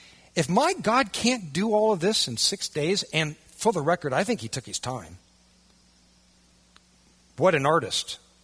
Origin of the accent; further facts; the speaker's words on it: Iowa, United States; But the water well on my farm where I grew up in Iowa, the only reason we drilled there was water witching.